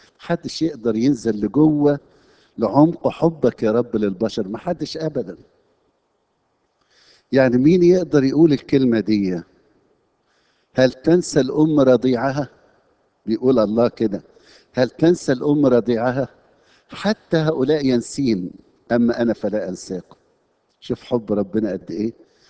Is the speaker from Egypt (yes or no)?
yes; Egypt; المسيحيين الشرقيين اللي احنا تربينا في مصر